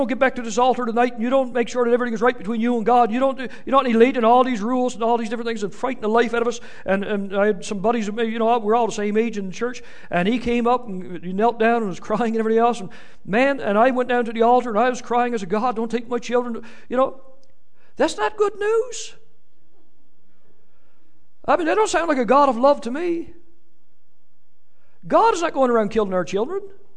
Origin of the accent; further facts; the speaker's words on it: Newfoundland and Labrador, Canada; I'm from Newfoundland. What do you expect?